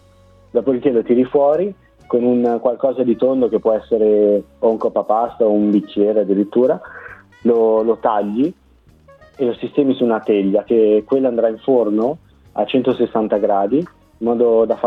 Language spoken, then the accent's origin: Italian; Monza, Lombardy, Italy; io vengo da Monza, nord Italia ovviamente, e dall'età di 16 anni ho iniziato a lavorare in pasticcerie.